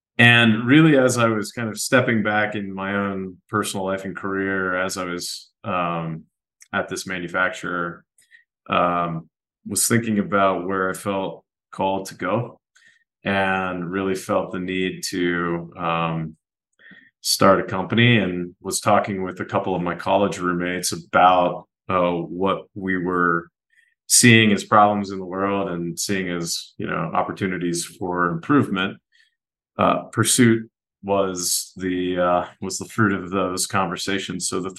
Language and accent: English; Ohio, United States; So I grew up in Ohio, and I grew up playing ball sports